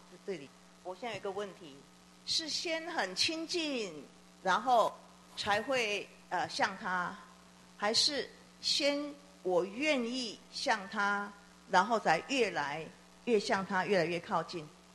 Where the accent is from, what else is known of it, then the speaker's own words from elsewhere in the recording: China; 当我们身为一个中国人，特别是中国人哈，我们有自己的啊这样的一个传统性的那个在里面的时候啊